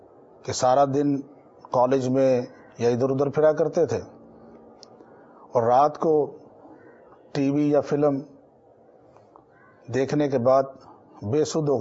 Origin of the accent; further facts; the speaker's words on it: Gujrat, Punjab, Pakistan; میرا تعلق گجرات شہر سے ہے